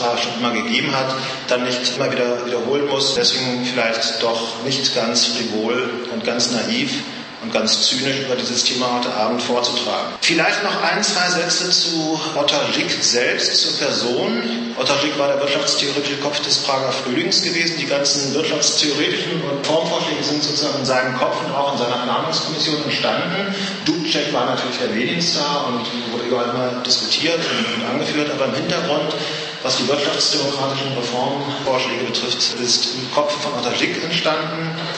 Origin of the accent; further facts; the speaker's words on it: Hamburg, Germany; ich komme aus Hamburg.